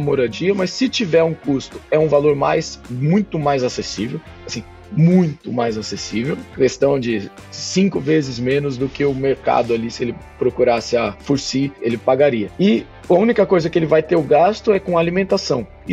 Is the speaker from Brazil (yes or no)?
yes; Brazil; eu como um bom brasileiro, eu fico no pé desses caras aí. Eu falo, né, se algum brasileiro vier pra cá